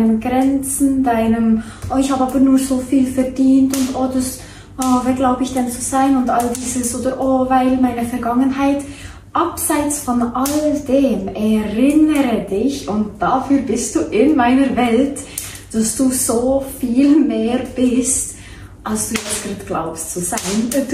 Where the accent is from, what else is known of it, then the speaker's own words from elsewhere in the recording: Bern, Switzerland; weil ich bin Bernerin und das ist doch einfach auch eine schöne Sprache, oder?